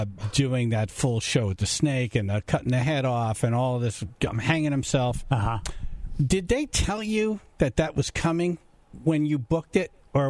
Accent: Oxford, Connecticut, United States; Well, this is exciting news. Haven Hot Chicken coming to Newington. And Oxford

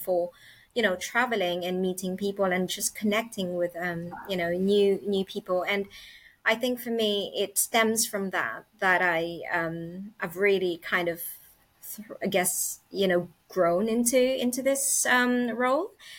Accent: Japan; now in United Kingdom; No, I'm not from the UK originally. I came from Japan.

